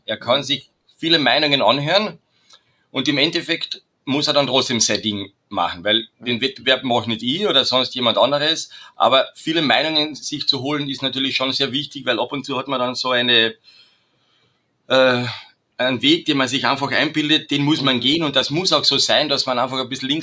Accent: Carinthia, Austria; Ich bin ein gebürtiger Trautaler.

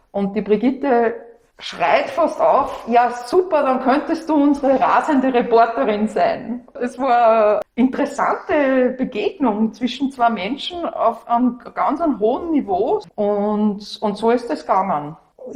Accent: Upper Austria, Austria; now in Vienna, Austria; Und als Wienerin, also Oberösterreicherin, die zugewandert ist, interessiert man sich natürlich speziell für seine Stadt

